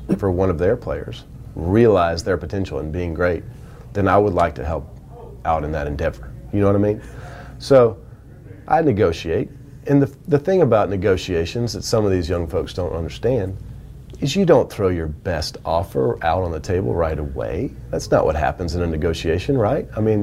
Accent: Georgia, United States; because I'm from South Georgia, we don't have hockey on TV even. You know, we don't play hockey. We don't have ice. We don't have snow. It's hadn't snowed since 1989 in my hometown.

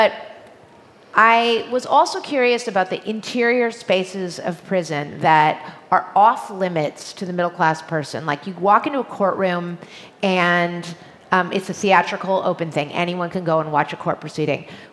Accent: California, United States; that was as a Californian and a person living in Los Angeles who's interested in the world around her

